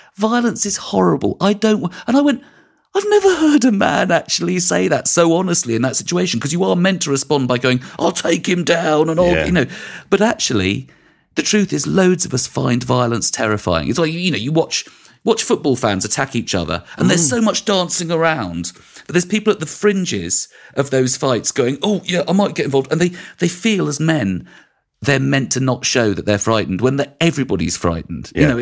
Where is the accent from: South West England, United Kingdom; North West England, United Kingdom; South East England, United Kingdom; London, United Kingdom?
London, United Kingdom; I grew up in West London.